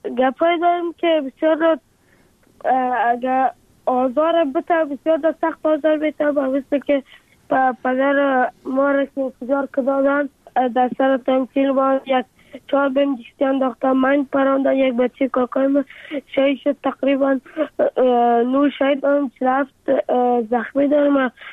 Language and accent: Persian; Afghanistan; افغانستان و وطن خودم را بسازم.